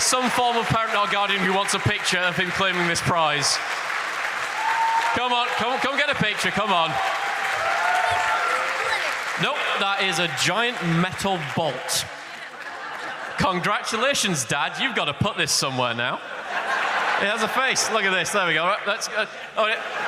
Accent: Yorkshire and the Humber, United Kingdom; because I'm from Yorkshire originally, and that doesn't lend itself well to pronouncing things.

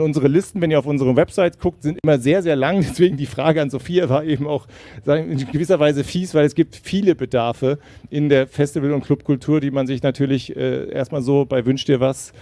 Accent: Lüneburg, Lower Saxony, Germany; aber ich komme aus Lüneburg mal ursprünglich

